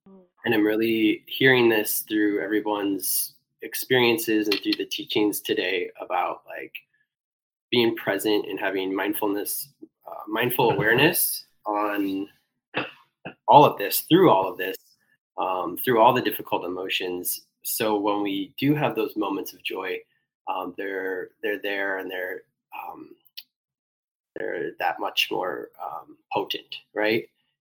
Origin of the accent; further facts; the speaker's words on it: San Jose, California, United States; I'm from San Jose.